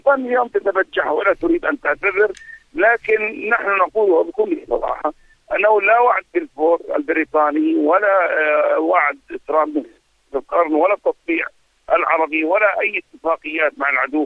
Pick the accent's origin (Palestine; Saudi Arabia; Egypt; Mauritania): Palestine; نحن كفلسطينيين